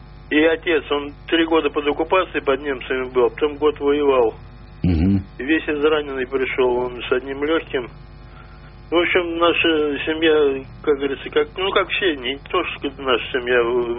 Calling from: Moscow, Russia; Из Москвы, да.

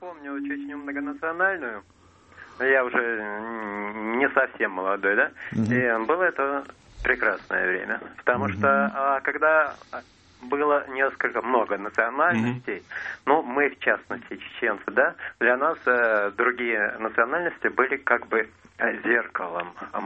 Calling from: Gudermes, Chechnya, Russia; А, это Гудермес, Чечня.

